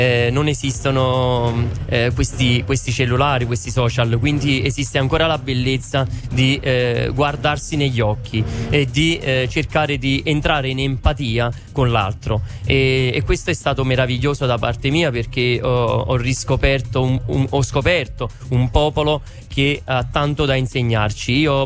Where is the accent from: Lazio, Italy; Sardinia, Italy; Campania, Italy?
Campania, Italy; Grottaminarda; in quanto sono da Grotta Minarda, sono arrivato fino a Santiago de Compostela